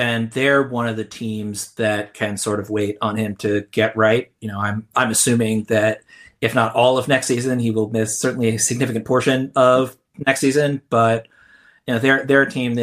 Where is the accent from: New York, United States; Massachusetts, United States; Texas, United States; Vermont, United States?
New York, United States; I'm not a Knicks fan, but I'm from New York